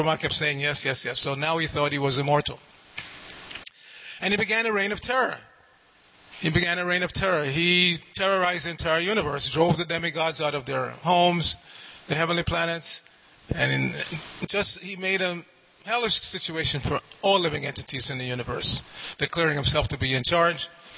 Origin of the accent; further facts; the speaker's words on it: New York City, New York, United States; I grew up in New York City, and I had friends from different, ethnic, racial backgrounds.